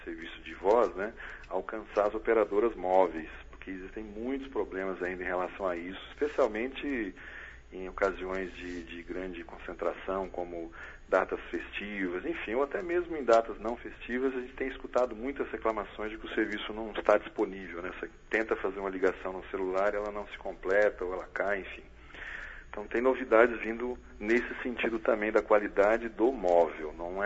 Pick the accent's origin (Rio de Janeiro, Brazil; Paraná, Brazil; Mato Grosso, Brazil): Paraná, Brazil; Maringá; como sou aqui da região, né, sou nascido em Maringá e ainda resido aqui na região, em Marialva